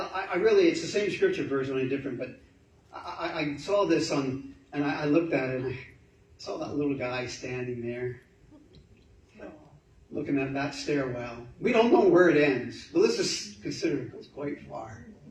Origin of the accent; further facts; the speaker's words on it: Canada; I'm from Canada, and I'm going back, so I'm sorry.